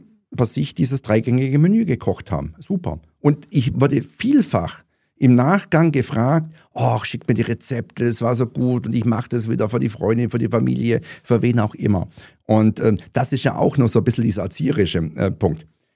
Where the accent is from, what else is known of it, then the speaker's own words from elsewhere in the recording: Bavaria, Germany; als Algove bin ich ja Schwabe